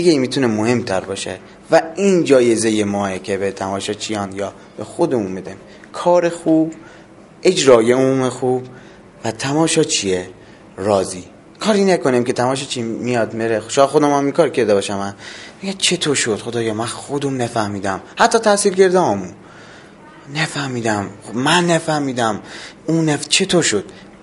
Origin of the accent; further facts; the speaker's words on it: Yazd, Iran; accent: Yazdi; also born or lived in Khuzestan; من اصیلا خوزستانیم، بوشهریو ما اونو عوضیه، ولی حالا نگید کلاس گذاشته تو اینا یزدی گف میزنم چون تو یزد بزرگ شدم.